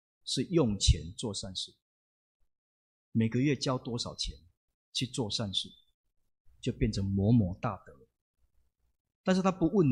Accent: Taiwan; 那为什么我们台湾人不能够来接受这样的恩典？

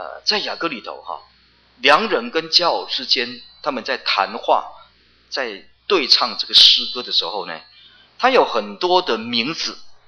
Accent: Taiwan; 那我们台湾人就会讲说

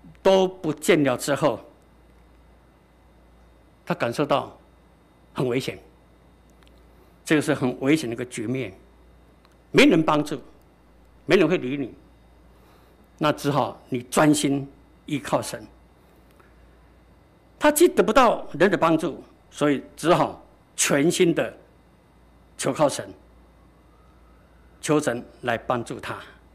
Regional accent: China; 我们中国人造字，人言就是信。

